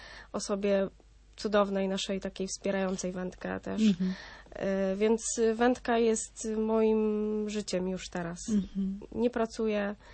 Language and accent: Polish; Gdańsk, Pomeranian Voivodeship, Poland; now in Toruń, Poland; bo ja pochodzę z Gdańska i od niecałego roku jestem tu w Toruniu